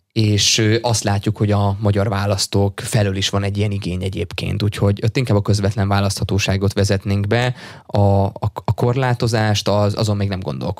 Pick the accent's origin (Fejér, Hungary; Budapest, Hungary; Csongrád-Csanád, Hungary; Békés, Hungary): Budapest, Hungary; én budapestiként azt tudom mondani, hogy igyekszem tömegközlekedéssel járni